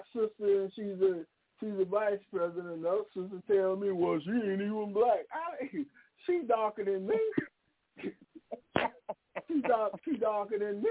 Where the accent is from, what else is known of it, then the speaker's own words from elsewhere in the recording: Georgia, United States; I'm from Georgia, and in no way in God's green earth did I ever think that that was going to turn out the way it did.